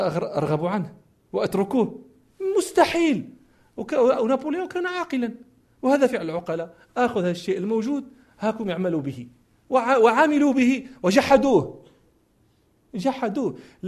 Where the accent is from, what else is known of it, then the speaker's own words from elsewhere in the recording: Morocco; جاءني رجل من أكابر الدكاترة القانونيين عندنا في المغرب